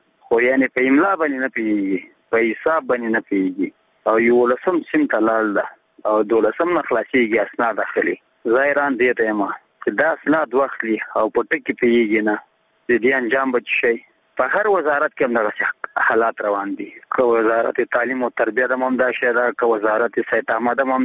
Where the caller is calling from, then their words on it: Nangarhar, Afghanistan; زه د ننګرهار ولایت دی سره کې ولجی دی ولسوالۍ څخه دغه پیغام در تسبتم